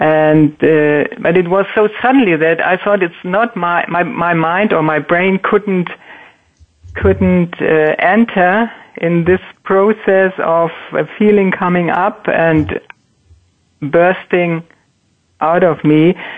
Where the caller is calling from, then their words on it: Hamburg, Germany; I'm calling in from Hamburg, Germany.